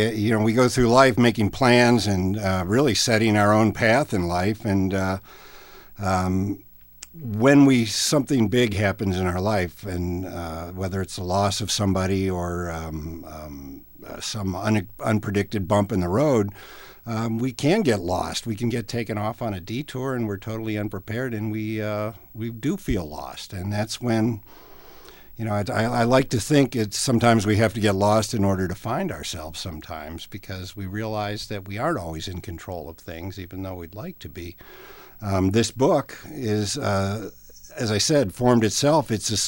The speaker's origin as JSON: {"language": "English", "town": "Cleveland", "region": "Ohio", "country": "United States", "tie": "born or raised there", "lives_now": "Cincinnati, United States", "said": "being an Ohio boy altogether, I live in Cincinnati, I have an office here, I grew up in Cleveland"}